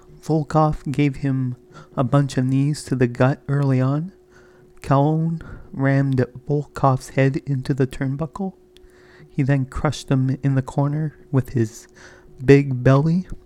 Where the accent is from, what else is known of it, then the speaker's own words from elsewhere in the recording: Canada; Wolfman was announced from the Canadian Yukon, and being Canadian, I found that really hilarious.